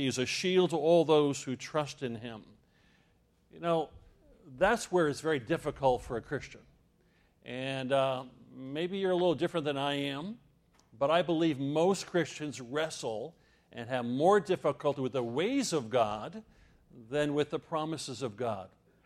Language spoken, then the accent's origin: English; Land O'Lakes, Florida, United States; We come from Land O'Lakes, Florida. No, not Land O'Lakes, Wisconsin.